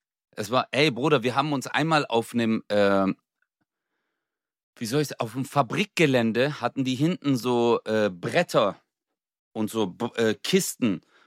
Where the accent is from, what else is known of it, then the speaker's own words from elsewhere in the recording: Swabia, Germany; ich komme aus dem Schwabenland.